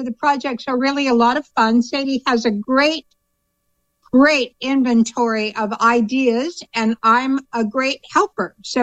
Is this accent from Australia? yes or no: no; Walnut Creek, California, United States; now in Chico, United States; We came from the Bay Area. Grew up in Walnut Creek.